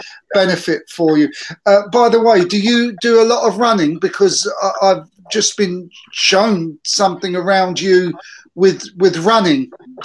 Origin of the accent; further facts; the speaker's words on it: London, United Kingdom; now in Vienna, Austria; I'm originally from London in the UK, and I'm broadcasting here on Podbean from Vienna, Austria.